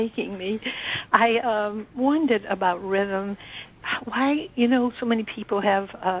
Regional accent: New Orleans, Louisiana, United States; Oh, and guess what? I'm from New Orleans.

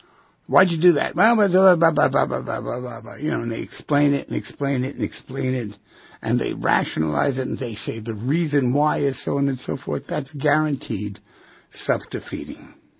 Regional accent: New York City, New York, United States; I grew up near the East River.

